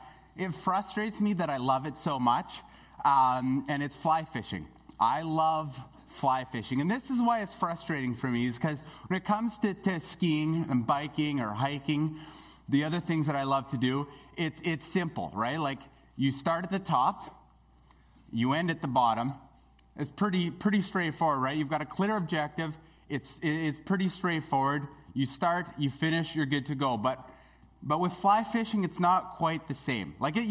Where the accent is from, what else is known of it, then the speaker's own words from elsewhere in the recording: Smithers, British Columbia, Canada; I'm from Smithers. My family moved there when I was about five or six, and I grew up there. I graduated high school there. I love this area of British Columbia, this Pacific Northwest.